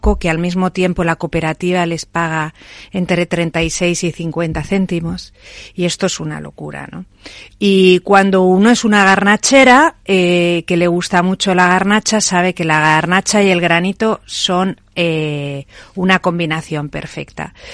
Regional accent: Castile and León, Spain; me gustaría empezar por Gredos porque es de donde yo soy, donde he pasado mi infancia, donde he pasado los momentos de ocio más felices de mi vida, donde me pierdo los fines de semana

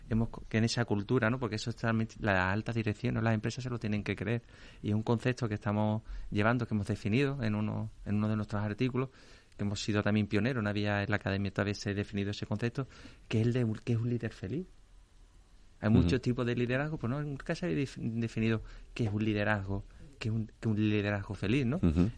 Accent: Cádiz, Andalusia, Spain; yo que soy de Cádiz, evidentemente vengo de Cádiz

